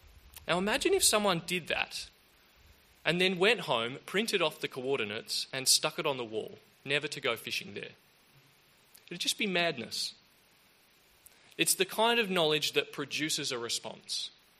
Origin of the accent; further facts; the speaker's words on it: Pacific Northwest, United States; Growing up in the Northwest meant fishing was a big part of life